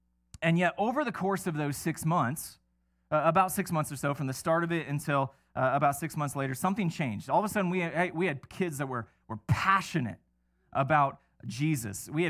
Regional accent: Iowa, United States; I was asked to be a part of a group of students starting a Bible study in my hometown. There was basically a juvenile delinquent center. It was a center for troubled youth in our community sent from all over the state of Iowa

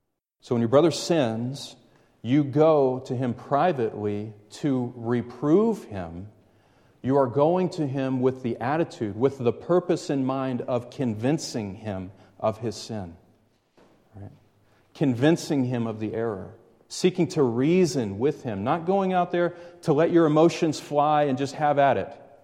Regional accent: Southern US, United States; Well, I grew up in the South in bad schools. Don't hold it against me.

